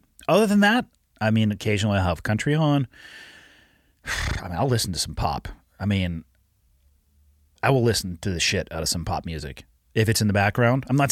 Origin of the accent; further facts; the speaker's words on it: Santa Cruz, California, United States; I was born and raised in Santa Cruz. I was in the water all the time.